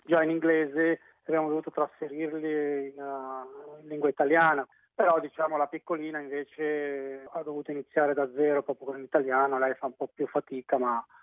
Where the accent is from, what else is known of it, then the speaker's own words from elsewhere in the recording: Milan, Lombardy, Italy; now in Brisbane, Australia; Noi siamo di Milano, siamo genitori meridionali, trasferiti al nord per lavoro e noi siamo cresciuti a Milano, entrambi e mia moglie, lei prima a Torino, poi trasferita a Milano dopo.